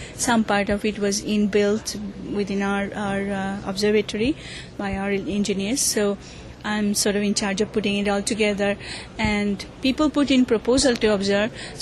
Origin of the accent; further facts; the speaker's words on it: Kolkata, West Bengal, India; also born or lived in Bangalore; And I was born in Calcutta in India. And I studied there until I did my MSc, Master's in Physics, from Calcutta University.